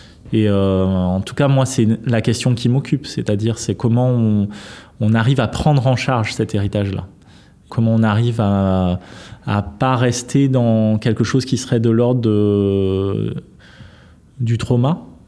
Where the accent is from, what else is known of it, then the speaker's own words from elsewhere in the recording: French Guiana; moi, je viens de Guyane et que ces paysages, c'est des paysages qui sont des paysages d'enfance.